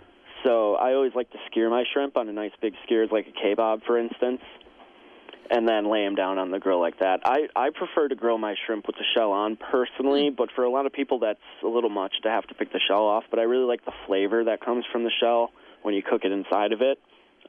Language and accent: English; Wisconsin, United States; we're from Wisconsin. We can shovel out whenever we want to and get to our Weber's.